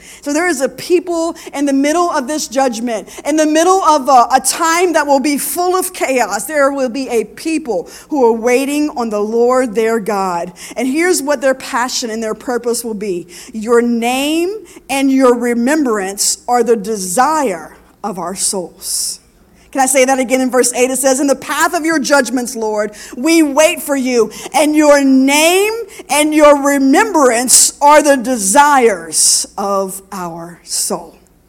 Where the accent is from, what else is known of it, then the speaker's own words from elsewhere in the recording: Louisiana, United States; Now you all are from South Louisiana. I mean, I'm from South Louisiana. Most of us are from South Louisiana. We don't have rocks. We have mud.